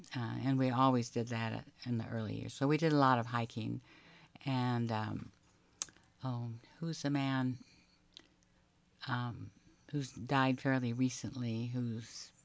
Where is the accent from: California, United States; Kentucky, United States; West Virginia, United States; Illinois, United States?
California, United States; Davis; I'm from Davis, California.